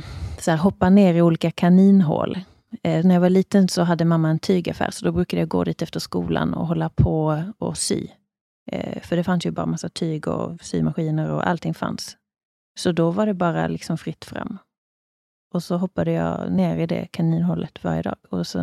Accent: Brösarp, Skåne, Sweden; Hemma, det är ju i Skåne där jag kommer från. Brösarp.

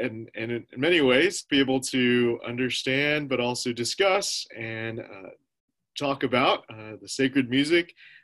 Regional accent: Dallas, Texas, United States; also born or lived in Queens, New York; I was born in Queens, New York, but my family and I got to Texas as quickly as we could, and I actually grew up in the Dallas area.

